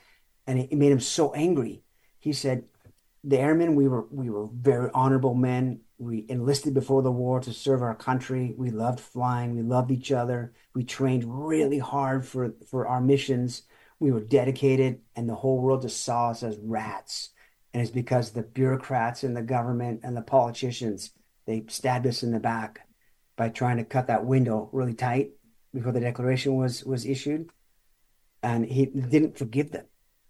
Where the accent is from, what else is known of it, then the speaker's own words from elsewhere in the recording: United States; I'm an American, right?